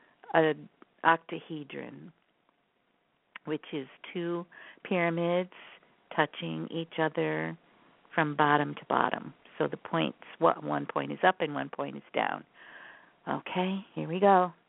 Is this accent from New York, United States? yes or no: yes; Syracuse, New York, United States; And since we grew up in Syracuse, New York, it was a completely different experience to be living on 3 acres of land